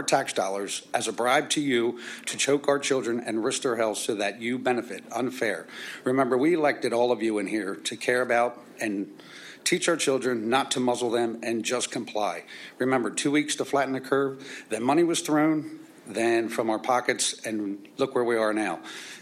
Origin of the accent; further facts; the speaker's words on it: New Holland, Pennsylvania, United States; just want to let you know that I'm from the New Holland Borough.